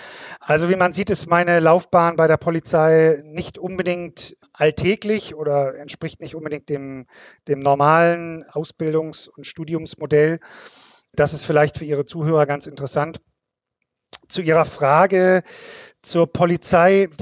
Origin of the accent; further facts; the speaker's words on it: Munich, Bavaria, Germany; born there; Ich komme gebürtig aus München, also von ein bisschen weiter her, auch wenn man mir das nicht unbedingt sofort anhört.